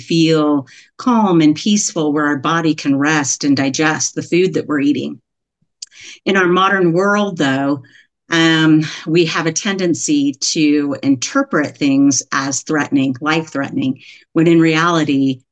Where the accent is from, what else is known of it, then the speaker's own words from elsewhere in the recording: Texas, United States; I grew up in Texas. So you may hear y'all every once in a while. I grew up in the Dallas area